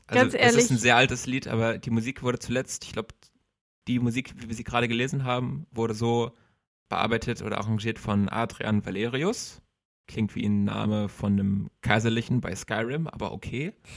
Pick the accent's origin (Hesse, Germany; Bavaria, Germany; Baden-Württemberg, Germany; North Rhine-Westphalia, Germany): North Rhine-Westphalia, Germany; Bonn; born there; jetzt Bonn. Wie es auf meinem Perso draufsteht. Geboren in Bonn-Düsdorf, jetzt Bonn.